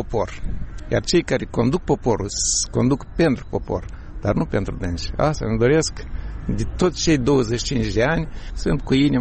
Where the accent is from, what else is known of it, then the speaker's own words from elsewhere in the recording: Moldova; Sunt mândru că sunt moldovean